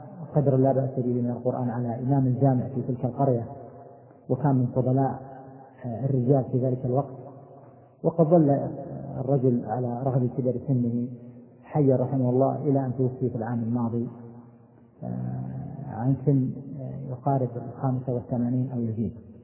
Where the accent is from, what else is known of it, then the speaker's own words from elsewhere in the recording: Buraydah, Al-Qassim, Saudi Arabia; born there; عام 1375 تقريبا للهجرة، وكان ميلادي في إحدى ضواحي مدينة بريدة من منطقة القصيم.